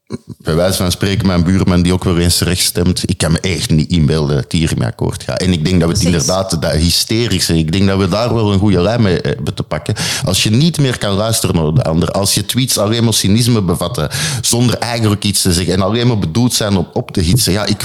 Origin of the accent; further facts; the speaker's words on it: Belgium; ik kom uit België